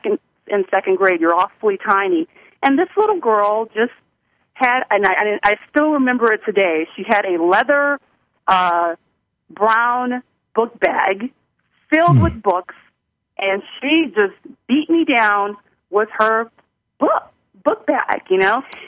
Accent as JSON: {"language": "English", "region": "the South", "country": "United States", "said": "I'm from the South, so I know all about boiling crabs."}